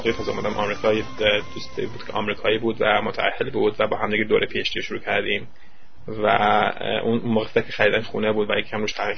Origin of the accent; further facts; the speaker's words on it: Iran; moved away as an adult; now in United States; ما که از ایران اومدیم و دانشجو خونه باشیم و روی ویزای دانشجویی هستیم